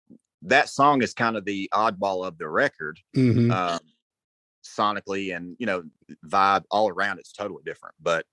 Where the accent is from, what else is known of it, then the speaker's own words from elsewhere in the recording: the South, United States; accent: Southern; Yeah, so it's impossible for me to hide my Southern accent, or when I sing, it's going to come out. So it's still got the Southern thing to it.